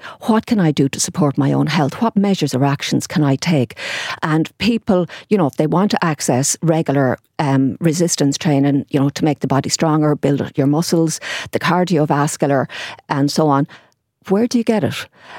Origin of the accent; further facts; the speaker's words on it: Achill Island, County Mayo, Ireland; now in Castlebar, Ireland; I'm from Achill Island originally, but I'm based in Castlebar.